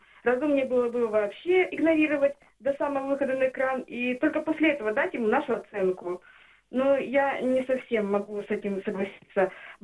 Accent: Cherepovets, Vologda Oblast, Russia; я из Череповца, Вологодской области.

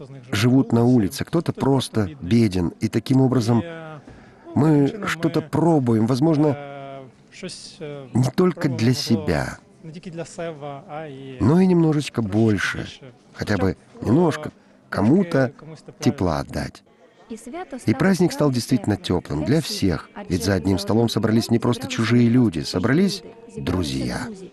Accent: Kyiv, Ukraine; много лет я киевлянка

